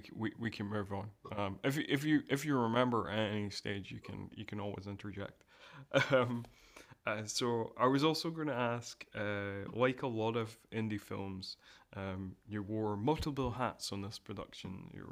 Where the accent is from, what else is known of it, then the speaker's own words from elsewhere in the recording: Scotland, United Kingdom; now in New Zealand; I've recently moved to New Zealand, but I was born and brought up in Scotland